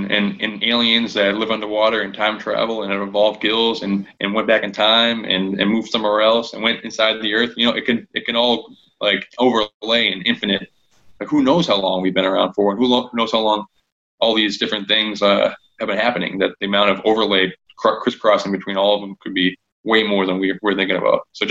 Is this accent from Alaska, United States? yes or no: no; Tewksbury, Massachusetts, United States; I'm from Tewksbury, and it's like near Lowell, like the Lowell Mills in like early American history, and it's like 20 minutes north of Boston and like 15 minutes south of New Hampshire.